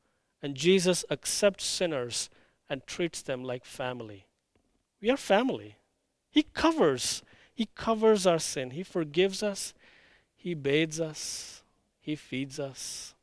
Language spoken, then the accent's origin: English; India; including my home country, India